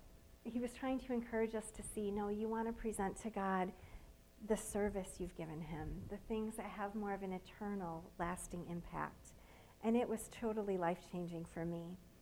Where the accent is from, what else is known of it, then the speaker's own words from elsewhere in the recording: Hastings, Michigan, United States; I was born right here in Pennock Hospital, grew up in Hastings. And I wouldn't necessarily say that I grew up in a Christian home